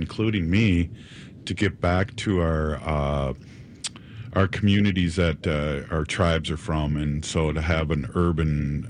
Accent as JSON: {"language": "English", "country": "United States", "said": "Well, in the spirit of being Native American and giving"}